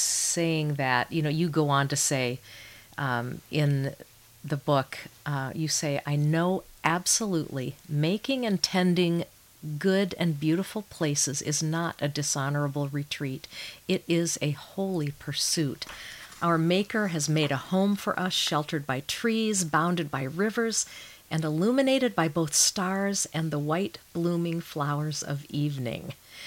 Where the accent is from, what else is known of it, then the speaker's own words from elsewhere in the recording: Maine, United States; born there; My grandfather was a farmer in northern Maine, and I was born in Maine and have spent a lot of time up there.